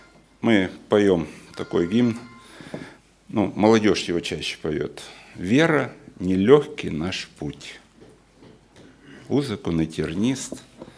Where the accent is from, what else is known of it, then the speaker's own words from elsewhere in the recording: Belgorod, Belgorod Oblast, Russia; Я сам из Белгорода.